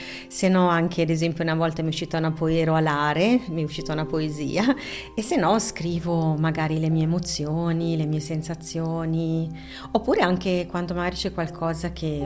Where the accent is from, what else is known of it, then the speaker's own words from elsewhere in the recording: Morbio Inferiore, Ticino, Switzerland; Io sono cresciuta a Morbio Inferiore, zona Balbio, ed eravamo tantissimi bambini.